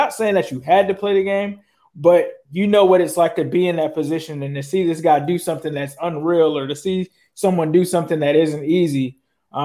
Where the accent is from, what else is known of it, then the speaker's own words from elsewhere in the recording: Ohio, United States; also born or lived in California; Because I'm originally from Ohio. My parents got a divorce. And so when they got a divorce, my mom moved us out to California.